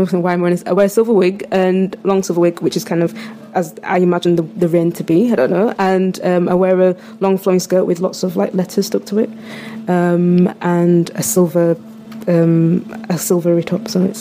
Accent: Yorkshire and the Humber, United Kingdom; now in Oxford, United Kingdom; I'm from Yorkshire and I live in Oxford

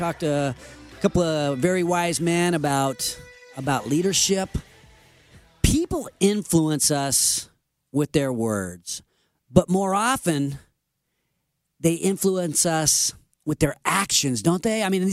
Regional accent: Roseville, California, United States; I grew up here in Roseville in the Sacramento area. This is my hometown.

